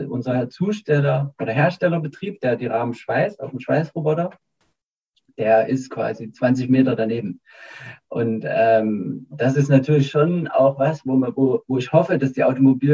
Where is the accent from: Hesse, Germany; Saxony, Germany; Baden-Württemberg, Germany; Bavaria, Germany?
Saxony, Germany; Zwickau; Also ich komme ja eigentlich auch aus Zwickau und auch so ein bisschen natürlich auch aus, also, ja, aus dem Sozialismus geprägt.